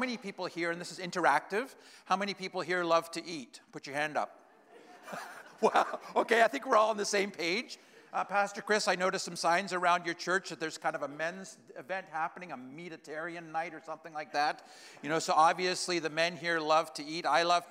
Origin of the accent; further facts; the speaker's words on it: KwaZulu-Natal, South Africa; born there; also born or lived in Swaziland; I am a child of Africa. I was born in Africa in a little place called Zululand in southern Africa. I lived for 12 years of my life in Swaziland.